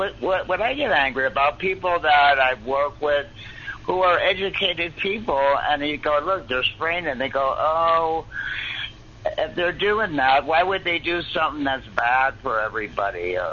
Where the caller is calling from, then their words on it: Reno, Nevada, United States; from Reno, Nevada.